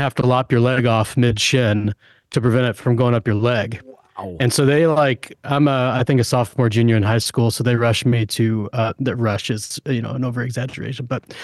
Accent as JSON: {"language": "English", "town": "Louisville", "region": "Kentucky", "country": "United States", "tie": "born or raised there", "said": "Yeah, so I grew up in the Louisville area, and I didn't grow up at this church. I grew up at one of our a sister church, kind of on the other end of town."}